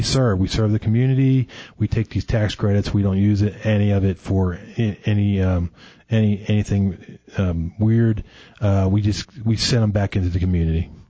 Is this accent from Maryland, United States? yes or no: yes; Baltimore, Maryland, United States; I grew up in Baltimore.